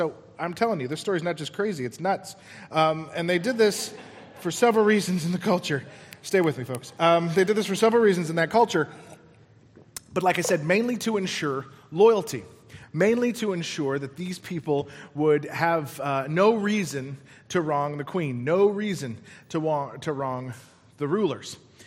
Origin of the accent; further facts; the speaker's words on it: Denver, Colorado, United States; it's the journey that I took from my hometown of Denver to here, right?